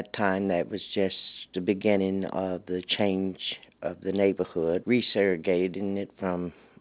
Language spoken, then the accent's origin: English; Natchez, Mississippi, United States; moved away; my home, I'm from Natchez, Mississippi, and came here in 1952. Moved in the Austin area in 1984.